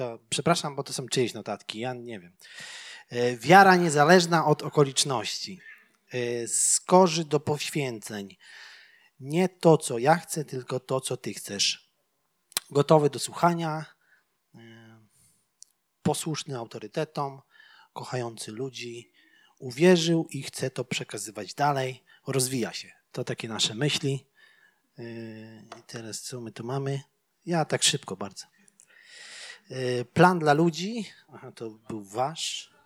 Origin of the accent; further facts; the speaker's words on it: Silesian Voivodeship, Poland; Także ja jestem ze Śląska, przepraszam.